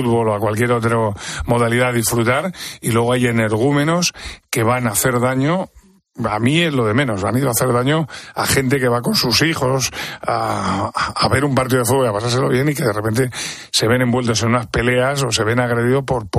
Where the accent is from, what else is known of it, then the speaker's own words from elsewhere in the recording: Cabra, Andalusia, Spain; Y tú decimos una lotería de Navidad que es de mi pueblo.